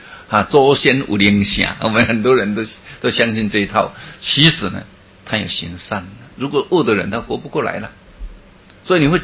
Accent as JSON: {"language": "Chinese", "country": "Taiwan", "said": "哎，我们台湾人 也很不得了"}